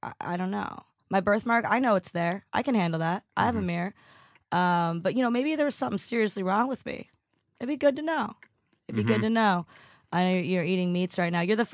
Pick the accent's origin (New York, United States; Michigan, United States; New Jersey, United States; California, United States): Michigan, United States; Detroit; Well, I'm from Detroit, and I love it.